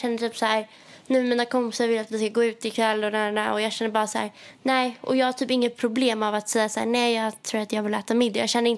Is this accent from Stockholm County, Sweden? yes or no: yes; Stockholm, Stockholm County, Sweden; Eller inser typ hur soft det är att vara hemma i Stockholm